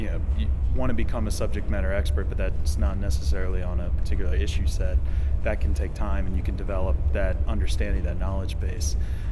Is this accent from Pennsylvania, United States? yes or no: no; Annapolis, Maryland, United States; Navy brat, so bounced around, but ended up in Annapolis, Maryland.